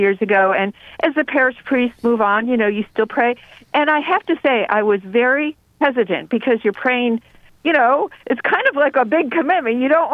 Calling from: Maryland, United States; I'm calling from St. Mary's County, Maryland, and it's just a wonderful county.

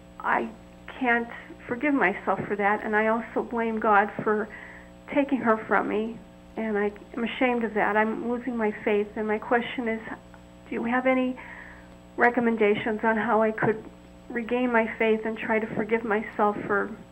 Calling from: Pennsylvania, United States; And I'm from Pennsylvania.

